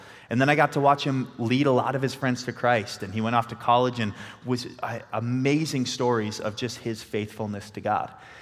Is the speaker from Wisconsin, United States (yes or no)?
yes; Green Bay, Wisconsin, United States; now in Minneapolis, United States; We come from Minneapolis, Minnesota. I'm from Green Bay originally.